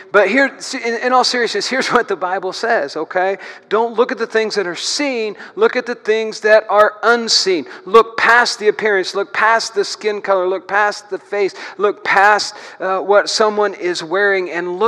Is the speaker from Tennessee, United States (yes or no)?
no; Brazil, Indiana, United States; Stacy and Rob and I, we can't help it. We came from Brazil, Indiana.